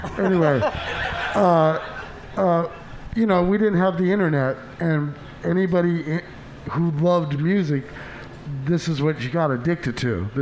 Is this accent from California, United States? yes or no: no; Des Moines, Iowa, United States; it's my home state. I believe, you know, it's where I'm from.